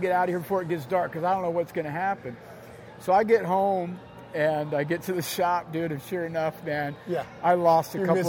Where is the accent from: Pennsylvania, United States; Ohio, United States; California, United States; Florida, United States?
California, United States; Lake Tahoe; I grew up in Lake Tahoe, California. My dad was a mechanic. Fireman. I loved music.